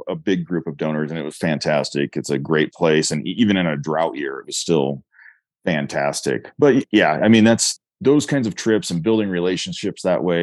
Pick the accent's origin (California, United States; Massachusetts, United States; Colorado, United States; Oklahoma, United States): Colorado, United States; You know, I grew up in Eastern Colorado, farm kid there.